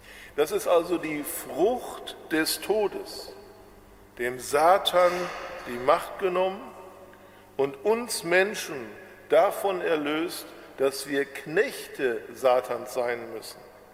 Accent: Bochum, North Rhine-Westphalia, Germany; ich bin gebürtig aus Nordrhein-Westfalen, aus Bochum. Und manchmal hört man das auch, ohne dass ich das wünschte, dass man es hört, aber komme eben aus dem Ruhrgebiet.

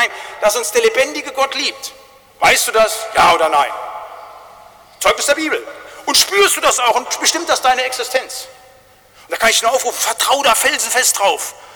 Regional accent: North Rhine-Westphalia, Germany; mit 20.000 Leuten bei uns in Wittgenstein, da war ich ein kleiner Pimpf

